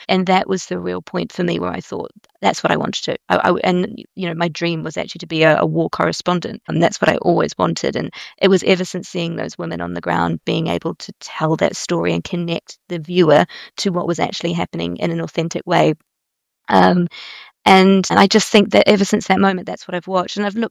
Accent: New Zealand; now in United Kingdom; I felt very British in New Zealand and I also felt like I didn't fit in for a long time. My accent was different.

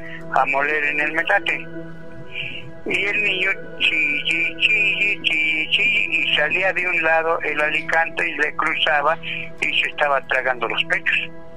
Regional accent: Hidalgo, Mexico; also born or lived in State of Mexico; Yo soy nativo de Hidalgo. Uh-huh. pero viví en el Estado de México.

